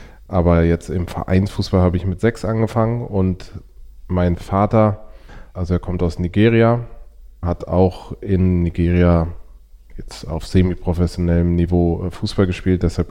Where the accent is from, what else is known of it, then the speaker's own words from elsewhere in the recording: Karlsruhe, Baden-Württemberg, Germany; Ja, ich bin geboren in Karlsruhe 1987, Januar 1987. Geboren und aufgewachsen in einer klassischen Patchwork-Familie, wie man sie heute nennt.